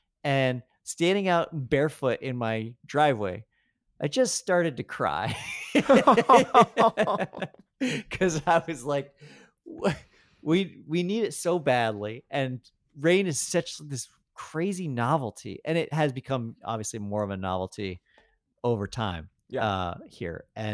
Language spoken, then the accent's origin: English; Colorado, United States; I can remember growing up in Colorado that it was a very big deal when after a winter